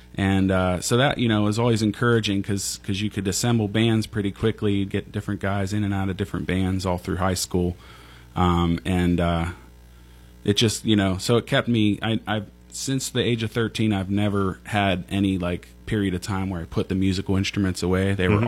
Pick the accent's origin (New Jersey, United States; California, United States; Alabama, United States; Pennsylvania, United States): Pennsylvania, United States; Cranberry; I'm from Cranberry.